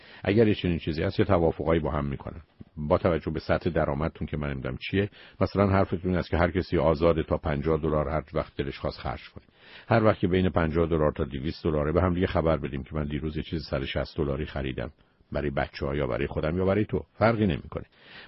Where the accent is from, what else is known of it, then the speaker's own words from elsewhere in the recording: Iran; moved away; بسیاری از ما که از ایران آمدیم